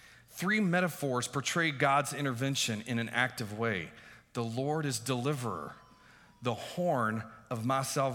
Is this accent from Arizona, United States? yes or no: no; Texas, United States; And I grew up in Texas, so I love country music, you know, just like